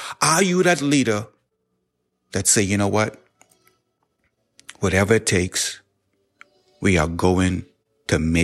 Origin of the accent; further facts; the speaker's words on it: Bahamas; This is the vision that God has given to me when I was a young man growing up in the Bahamas under the leadership of Dr. Miles Monroe.